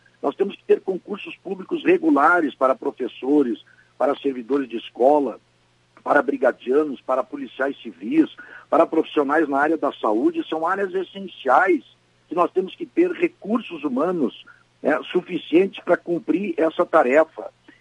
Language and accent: Portuguese; Rio Grande do Sul, Brazil; Eu, como gaúcho, não me conformo de ver o nosso estado retrocedendo nessa área.